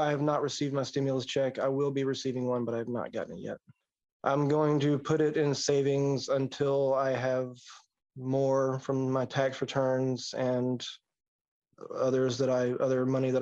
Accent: Georgia, United States; I'm from Georgia. I live in Kingsland near the Florida line.

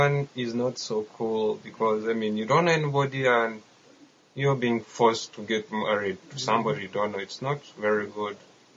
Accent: Uganda; I'm from Uganda. Well, arranged marriages still exist in my country.

